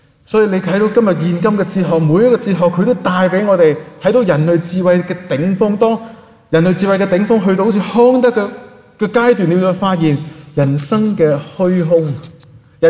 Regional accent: Hong Kong; 其实我不是以弗所城的人，我是香港人，是吧？

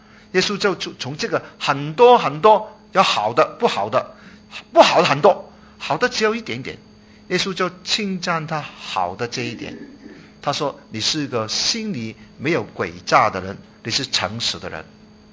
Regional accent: Chaozhou, Guangdong, China; 我是潮州人啊，我是潮州人，我不知道我们当中有没有潮州人啊

